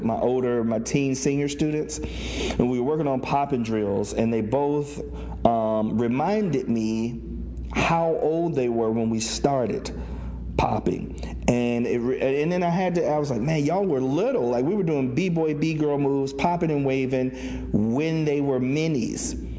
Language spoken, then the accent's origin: English; Cincinnati, Ohio, United States; Like, even growing up in Cincinnati, Ohio, we had groups that we would battle, and we knew them by name.